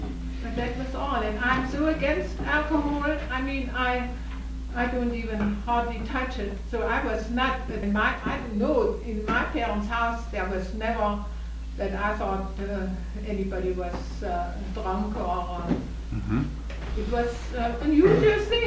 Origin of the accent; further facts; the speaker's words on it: Germany; English is a second language; I grew up in Germany